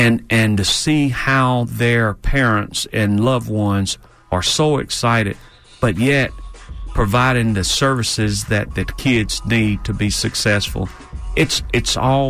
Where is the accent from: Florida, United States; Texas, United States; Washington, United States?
Florida, United States; Gainesville; I grew up in Gainesville, and I grew up in a single family home with my mother.